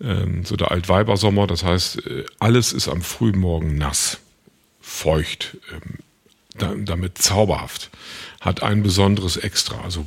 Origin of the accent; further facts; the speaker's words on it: Northern Germany, Germany; So, das nimmt man gar nicht mehr wahr als Norddeutscher.